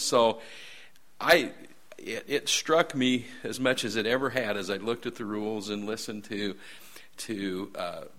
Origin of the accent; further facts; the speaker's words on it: Nebraska, United States; since I'm from Nebraska, is just a couple comments on the Keystone XL pipeline.